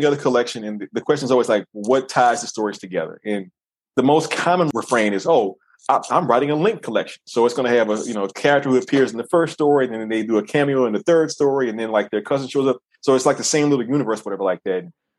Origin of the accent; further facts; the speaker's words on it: New Orleans, Louisiana, United States; being from New Orleans and comparing my hometown to places like Atlanta or New York or San Francisco, we have many advantages as a city. I love my hometown so much